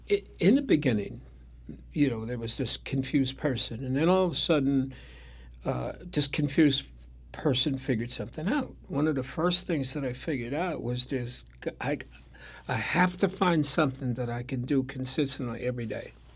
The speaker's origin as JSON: {"language": "English", "region": "Connecticut", "country": "United States", "tie": "born or raised there", "said": "Yeah, born and raised in Connecticut."}